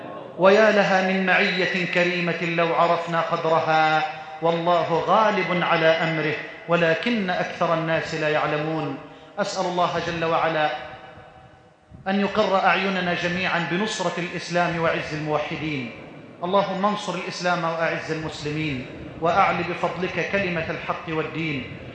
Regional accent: Egypt; أن تجعل بلدنا مصر واحةً للأمن والأمان

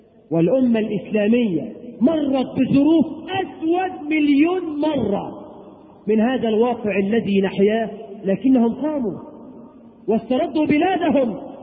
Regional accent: Egypt; بلدنا مصر

